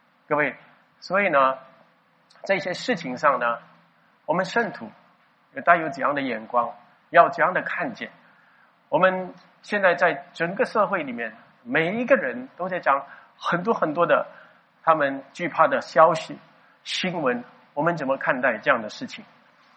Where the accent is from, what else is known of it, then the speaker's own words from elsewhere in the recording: China; now in Singapore; 我们从大陆进来的人要不要隔离14天啊？